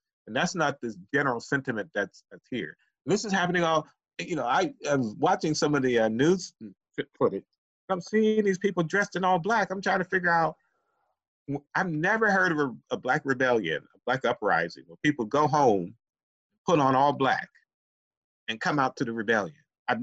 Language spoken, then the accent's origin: English; Ohio, United States; And I'm from Ohio, so immediately I perked up